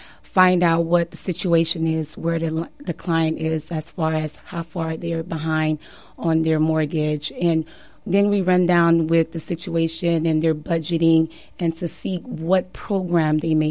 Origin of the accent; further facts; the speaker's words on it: Florida, United States; Well, you know, I'm originally from Florida, but I came back home, basically.